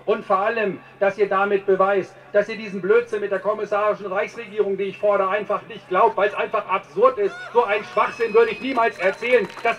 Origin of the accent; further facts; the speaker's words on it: Lower Saxony, Germany; now in Canada; Nein, ich bin kein Berliner. Ich bin ein Niedersachse, der zwar in Kanada lebt, aber ich bin ein Niedersachse.